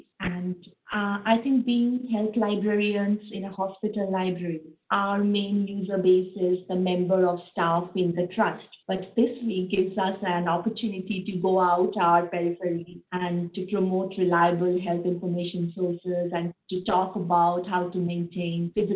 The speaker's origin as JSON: {"language": "English", "town": "Solihull", "region": "West Midlands", "country": "United Kingdom", "said": "from Solihull side."}